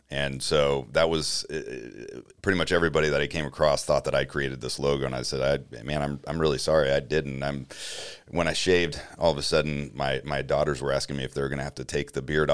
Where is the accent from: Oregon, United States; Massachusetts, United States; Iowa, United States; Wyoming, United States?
Oregon, United States; Grants Pass; I grew up in Grants Pass, Oregon, went to the Naval Academy actually